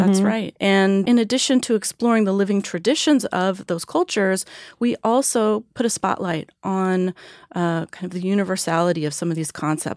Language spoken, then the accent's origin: English; California, United States; now in New York, United States; and that's what brought me to New York. I'm from California, from the Bay Area.